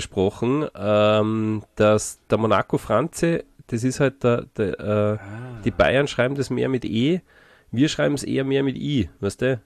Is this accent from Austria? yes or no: yes; Salzburg, Austria; aber auch für uns als Salzburger geht das nicht.